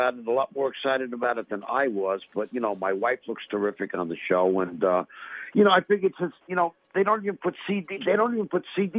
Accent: New York, United States; I'm from New York.

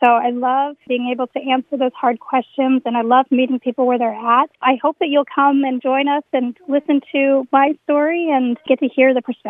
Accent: Chitina, Alaska, United States; My family's originally from Ikigik Village. I was raised in Chitna.

